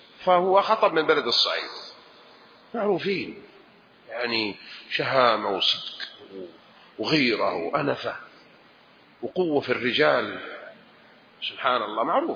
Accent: Saudi Arabia; احنا سعودية كل واحد راتبه خلاص

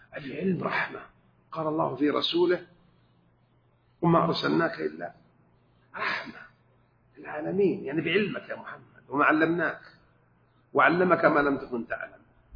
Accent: Jeddah, Makkah Province, Saudi Arabia; عندنا في جدة

